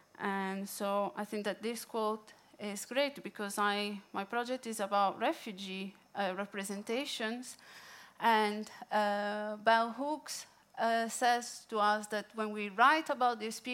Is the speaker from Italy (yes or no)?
yes; Italy; moved away; I am an immigrant myself. I've been here for 5 years, and I am from Italy